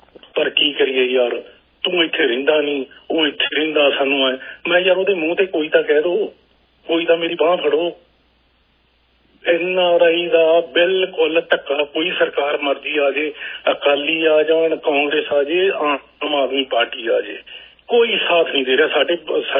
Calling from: Punjab, India; ਮੈਂ ਪੰਜਾਬ ਤੋਂ ਗੱਲ ਕਰ ਰਿਹਾ ਇਸ ਵਕਤ।

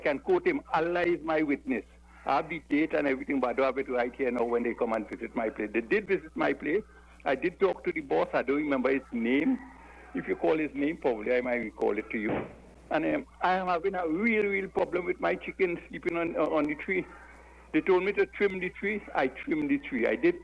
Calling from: Bukavu, South Kivu, DR Congo; Good morning. I'm calling from Bukavu.

